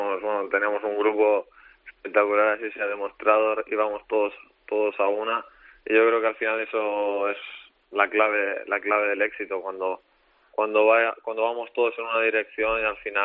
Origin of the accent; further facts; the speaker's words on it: Spain; pero que yo soy español y así lo siento